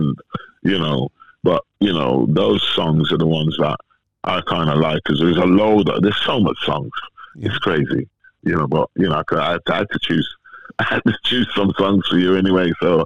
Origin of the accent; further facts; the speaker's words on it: Jamaica; Yes, because I lived in Jamaica for 10 years.